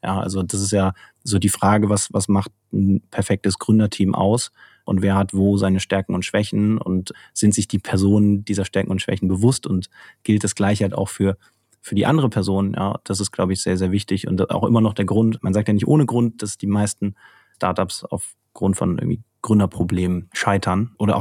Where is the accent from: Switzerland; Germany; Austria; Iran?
Germany; Cologne, North Rhine-Westphalia; Genau, also wir sind beide aus Köln